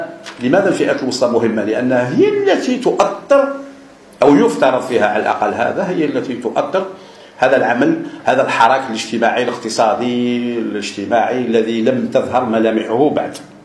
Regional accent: Algeria; مازال عندنا في الجزائر فيه صعوب فيه نوع من الانقساميه الثقافويه اللغويه

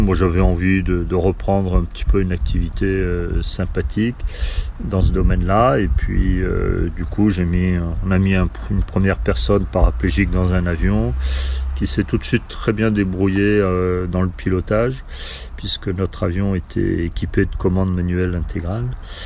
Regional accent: Toulon, Provence-Alpes-Côte d'Azur, France; J'ai grandi dans le sud de la France, à Toulon, où j'ai pu découvrir le monde de la mer

